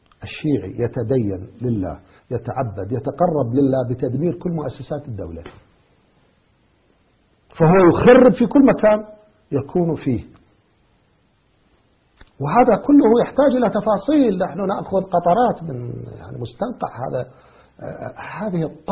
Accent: Iraq; وهذا حصل عندنا في العراق، حصل عندنا في العراق

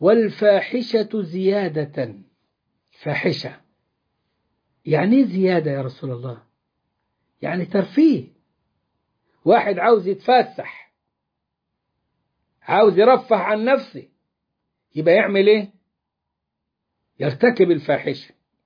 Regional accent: Egypt; احنا عندنا في مصر بلاء مستطير، بس خد له 100 سنة عشان يصل إلى ما وصل إليه.

